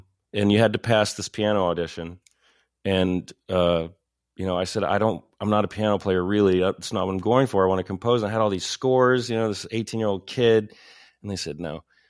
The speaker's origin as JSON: {"language": "English", "town": "Paris", "region": "Texas", "country": "United States", "tie": "born or raised there", "said": "I did. I grew up in Paris, Texas, I was a child of the 70s, and there was no internet in the small town of Paris, Texas."}